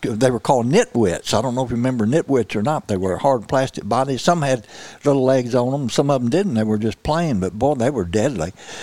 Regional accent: Missouri, United States; I grew up in Southeast Missouri, Mississippi County, in fact, close to Mississippi River, but we had lots of bayous and sloughs to fish, you know.

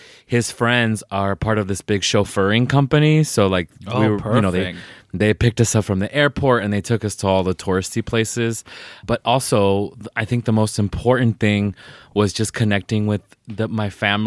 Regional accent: Southwest, United States; And like, I'm from the Southwest and most of my friends here are Mexican American.

